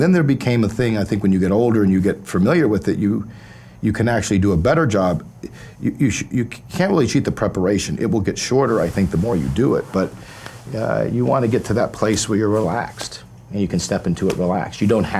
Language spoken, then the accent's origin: English; Midwest, United States; You know, I was from the Midwest. I thought you're going to be polite.